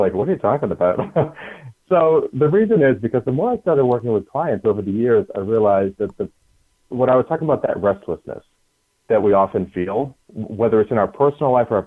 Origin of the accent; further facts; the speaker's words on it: New Hampshire, United States; I grew up in New Hampshire, and I'll tell this story. I was the kid that hung out at the airport behind the fence watching the airplanes.